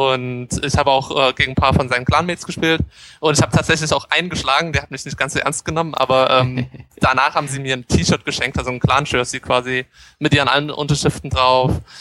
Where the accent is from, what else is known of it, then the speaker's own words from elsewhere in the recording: Leipzig, Saxony, Germany; Das war die Games Convention, die war damals noch in Leipzig, in meiner Heimatstadt.